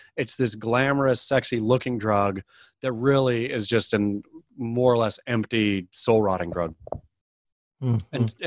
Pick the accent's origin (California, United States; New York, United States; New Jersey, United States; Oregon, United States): Oregon, United States; I suppose I grew up surfing in the Oregon coast, and so could never figure out a crowd